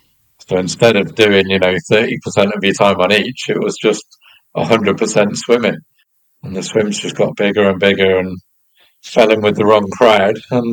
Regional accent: Birmingham, West Midlands, United Kingdom; I was born in Birmingham and there was no sea?

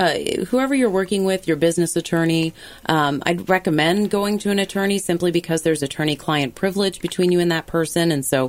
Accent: Naperville, Illinois, United States; now in Des Moines, United States; I am. I grew up in Naperville.

